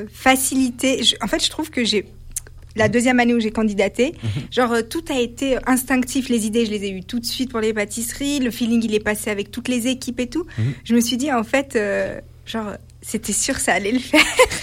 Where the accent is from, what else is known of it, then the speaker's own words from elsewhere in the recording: Chambéry, Auvergne-Rhône-Alpes, France; je suis de Chambéry, elle est de Chambéry.